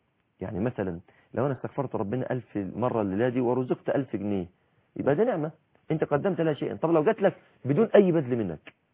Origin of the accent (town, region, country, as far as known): Egypt